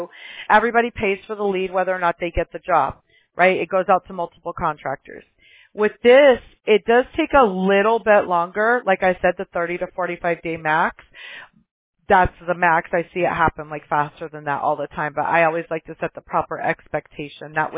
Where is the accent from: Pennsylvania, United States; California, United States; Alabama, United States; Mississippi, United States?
Alabama, United States; Mobile; born there; I was born in Mobile, Alabama. You're my people.